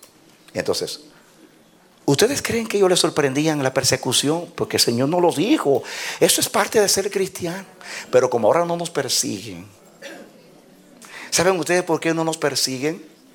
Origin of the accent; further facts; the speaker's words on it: Puerto Rico; Yo soy de Puerto Rico.